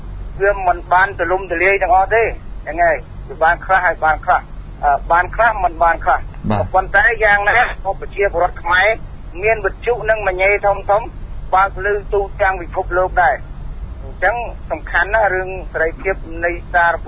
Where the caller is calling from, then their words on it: Prey Veng, Cambodia; ខ្ញុំមកពីព្រៃវែងមក